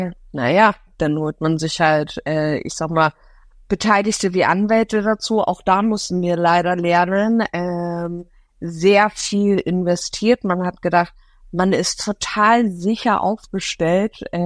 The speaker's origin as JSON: {"language": "German", "region": "Hamburg", "country": "Germany", "said": "wir sind beide Hamburger"}